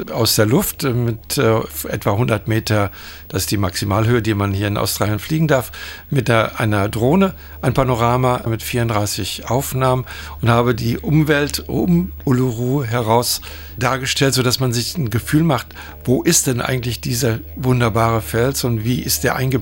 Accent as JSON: {"language": "German", "town": "Bochum", "region": "North Rhine-Westphalia", "country": "Germany", "said": "Ich bin aus Deutschland, aus Bochum im Ruhrgebiet"}